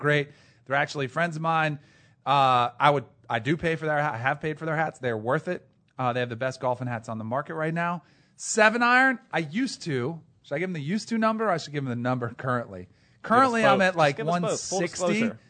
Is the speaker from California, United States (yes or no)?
no; Florida, United States; I grew up in South Florida. We didn't really have Zambonis.